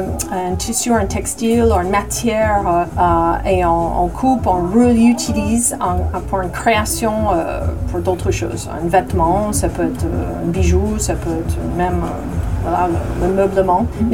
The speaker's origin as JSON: {"language": "French", "country": "United States", "second_language": "French", "lives_now": "France", "said": "c'est un petit touche, petit clin d'œil sur le fait que je suis américaine."}